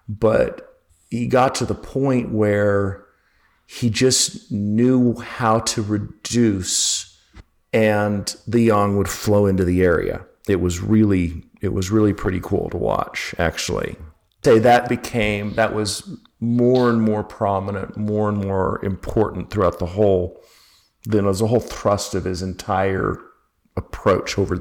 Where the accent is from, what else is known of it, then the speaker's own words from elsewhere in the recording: Utah, United States; also born or lived in Berkeley, California; now in Georgia, United States; And I grew up in Utah and I live in the Bible Belt. So now in Georgia.